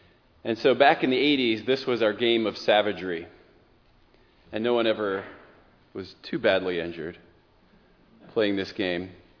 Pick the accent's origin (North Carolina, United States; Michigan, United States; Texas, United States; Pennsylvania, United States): Pennsylvania, United States; Waynesboro; snowy days just like this in my hometown and at my elementary school that someone would always say, "Let's play King of the Hill." And in the back playground of Fairview Elementary in Waynesboro, Pennsylvania